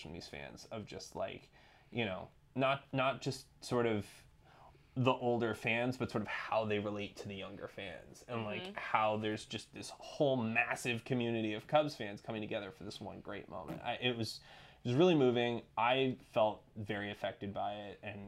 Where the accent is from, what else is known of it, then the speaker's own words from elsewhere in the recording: North Carolina, United States; I'm from North Carolina. That's not a short drive.